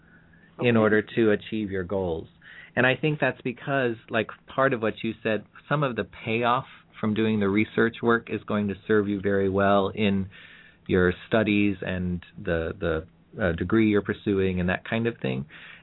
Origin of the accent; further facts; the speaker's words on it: Kansas City, Missouri, United States; I grew up in Kansas City, Missouri.